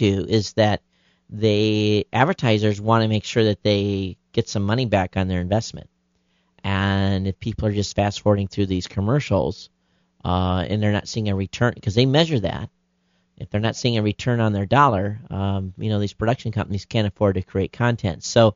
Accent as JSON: {"language": "English", "region": "East Midlands", "country": "United Kingdom", "tie": "born or raised there", "said": "I should at this point make it clear that I grew up in the Peak District, which has more than its fair share of strange aerial sightings."}